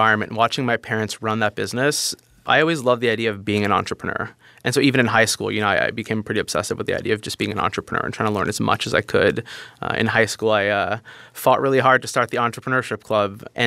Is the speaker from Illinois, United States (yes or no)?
no; New York City, New York, United States; I was born and raised in New York City. My parents had come to the U.S. a few years before I was born.